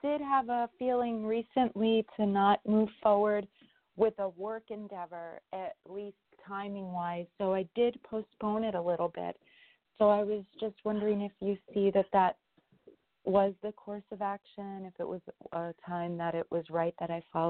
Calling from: New York, United States; Hello. I'm in New York

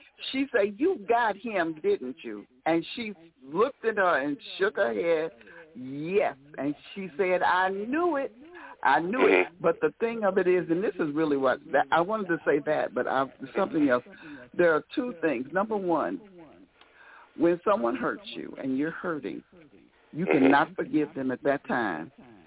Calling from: St. Louis, Missouri, United States; I'm calling you from St. Louis.

